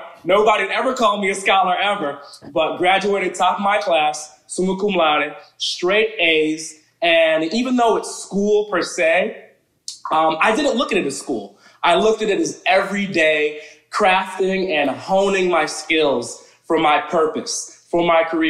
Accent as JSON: {"language": "English", "town": "Teaneck", "region": "New Jersey", "country": "United States", "tie": "born or raised there", "also_born_or_lived": "Inglewood", "said": "And then the tri-state area, where I was born in Inglewood, raised in Teaneck, and also went to school in Tenafly, where I've had friends from all walks of life"}